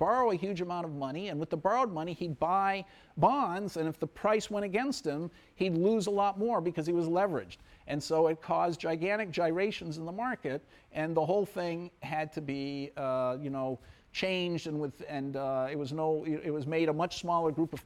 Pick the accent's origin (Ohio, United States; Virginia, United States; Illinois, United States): Illinois, United States; Urbana; I grew up in Urbana, Illinois, and I used to go to these livestock auctions